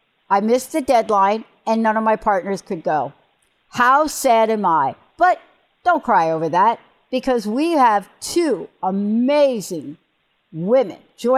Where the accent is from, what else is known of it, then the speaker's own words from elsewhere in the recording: New York, United States; also born or lived in New Jersey; now in Washington, United States; I live in Washington State now, but I grew up in New York and New Jersey